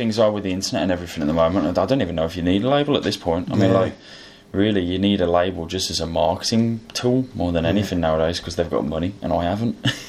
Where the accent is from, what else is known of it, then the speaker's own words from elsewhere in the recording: Stourbridge, West Midlands, United Kingdom; We're playing the Claptrap venue in Stourbridge because we're all from Stourbridge.